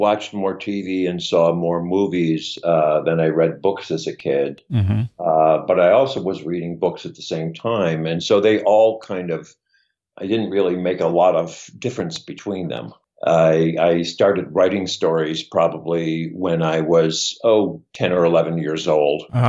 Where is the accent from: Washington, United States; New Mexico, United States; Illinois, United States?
Illinois, United States; Chicago; even though I grew up in Chicago.